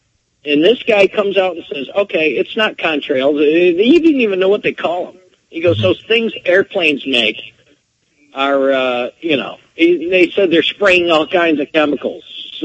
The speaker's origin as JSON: {"language": "English", "region": "Michigan", "country": "United States", "said": "I'm from Michigan."}